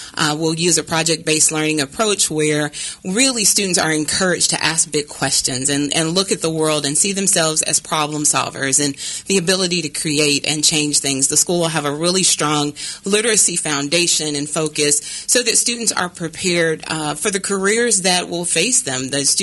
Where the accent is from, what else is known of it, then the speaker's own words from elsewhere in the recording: Indiana, United States; also born or lived in Memphis; now in Kansas City, United States; I moved here from Memphis, but originally from Indiana.